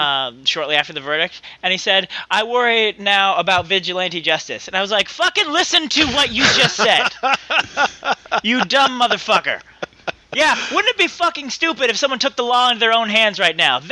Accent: United States; I don't have time for maps. I'm American.

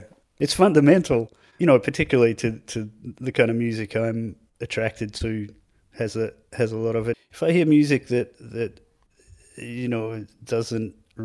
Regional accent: Warrandyte, Victoria, Australia; I grew up in Warrandyte, and there was this little quite secret swimming hole

